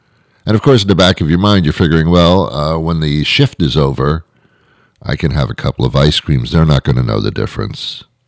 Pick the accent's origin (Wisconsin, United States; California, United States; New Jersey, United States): New Jersey, United States; Teaneck; I was brought up in Teaneck, New Jersey. I don't know why either.